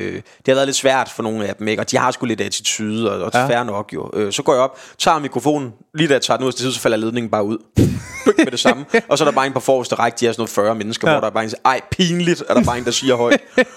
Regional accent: Slagelse, Zealand, Denmark; hjemme i Slagelse

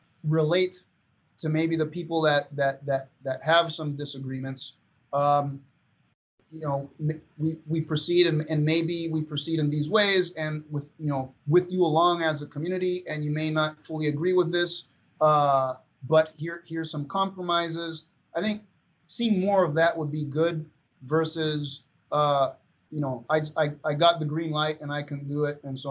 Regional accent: Venezuela; English is a second language; I speak a bit of French and a bit of Haitian, and I speak some Spanish. I mean, growing up in Venezuela

